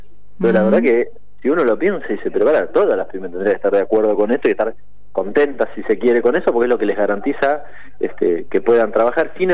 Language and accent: Spanish; Argentina; como argentinos nos conmueve de la misma forma